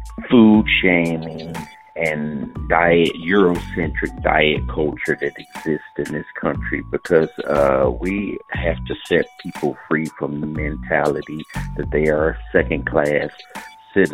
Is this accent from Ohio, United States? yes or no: yes; Cleveland, Ohio, United States; I'm from Cleveland, Ohio